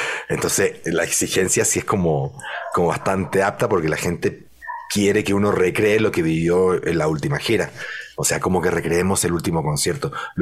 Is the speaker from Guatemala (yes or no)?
yes; Guatemala; muy contento de hablar con mi tierra natal, que extraño mucho.